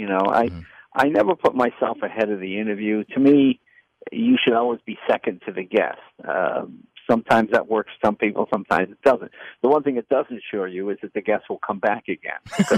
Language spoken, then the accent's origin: English; Boston, Massachusetts, United States; But and I'm from Boston, but sorry, it's a funny joke.